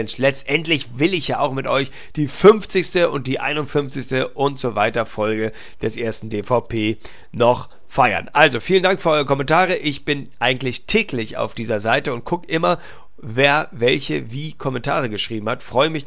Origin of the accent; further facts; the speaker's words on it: Northern Germany, Germany; Ich gratuliere natürlich auch als Norddeutscher